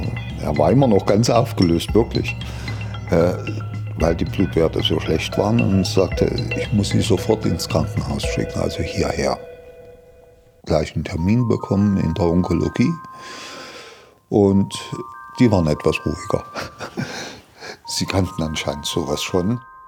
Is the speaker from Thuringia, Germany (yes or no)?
yes; Erfurt, Thuringia, Germany; Also jetzt wird es 71. Ja, schon ein gutes Alter. Groß geworden bin ich in Erfurt. Das ist die Hauptstadt von Thüringen.